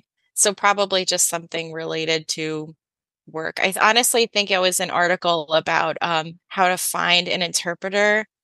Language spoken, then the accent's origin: English; Jackson, New Jersey, United States; now in Pennsylvania, United States; I grew up in New Jersey, actually. Close in a town called Jackson. Most people know it because that's where Six Flags is.